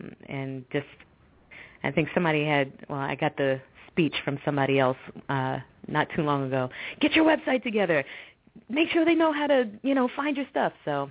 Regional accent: New York, United States; You know, I grew up in New York, so, you know, it's like, snow, what?

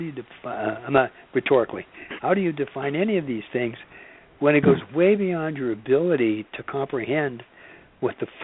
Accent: Los Angeles, California, United States; I was in California, and I was brought up in Los Angeles

